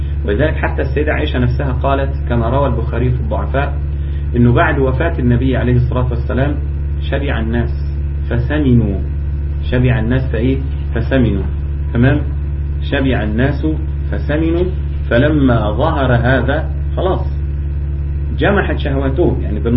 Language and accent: Arabic; Egypt; تيجي في شهر رمضان عندنا في مصر تجد تمر وخشاف